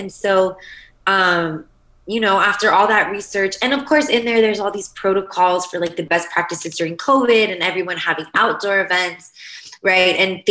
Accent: California, United States; You know, and I grew up in California. My dad is a migrant farm worker.

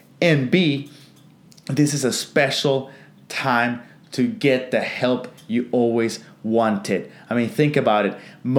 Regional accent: Honduras; I am originally from Honduras. Honduras is a beautiful country comprised of approximately 9 million beautiful people, surrounded by both the Atlantic and Pacific Oceans.

